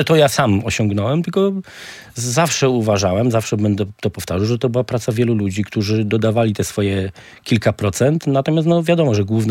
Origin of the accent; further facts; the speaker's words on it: Radlin, Silesian Voivodeship, Poland; ja prowadziłem sobie wybraną grupę, którą sobie sprowadziłem z moich rodzinnych stron, czyli z Radlina do Gdańska.